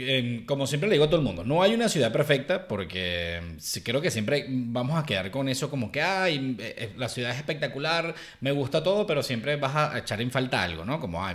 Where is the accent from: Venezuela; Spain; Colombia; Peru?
Venezuela; born there; Venezuela, que es mi país natal, y Estados Unidos cuando estaba pequeño.